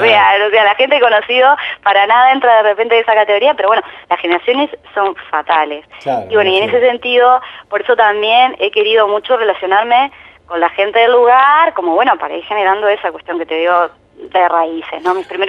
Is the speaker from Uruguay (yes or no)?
yes; Uruguay; now in Spain; intento que el acento no se me vaya, eso sí, porque ante todo yo soy una música uruguaya que está viviendo en España, pero no quiero perder mi acento.